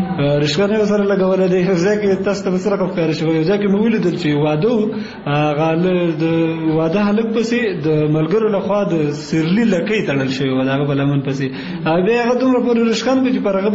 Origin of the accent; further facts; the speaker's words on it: Kunar, Afghanistan; زه اصلا د کونړ ولایت اوسیدونکی یم ګورم ما په نورستان کې وخت هم تیر کړی